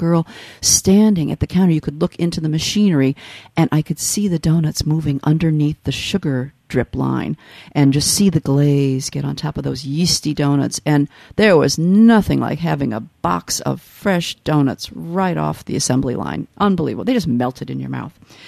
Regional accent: Midwest, United States; But I grew up in the Midwest, and we had a company, again, a Southern company

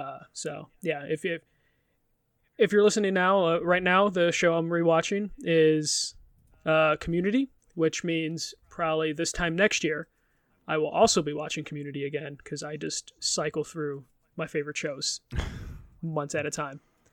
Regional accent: Chicago, Illinois, United States; I'm from Chicago.

